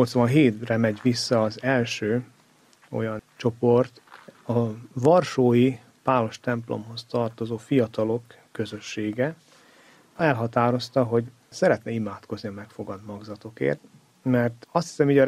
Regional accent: Southern Slovakia, Slovakia; moved away as an adult; annyira Magyarország, meg a felvidék, ahol én születtem, meg éltem 20 éves koromig, az nem egy peremvidék, ez a normál kultúra.

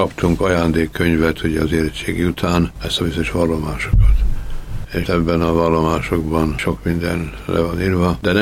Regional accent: Ács, Komárom-Esztergom, Hungary; egész 45-ig Ácson voltak, és ott is nőttem föl, ott nőttem fel az általános iskolát.

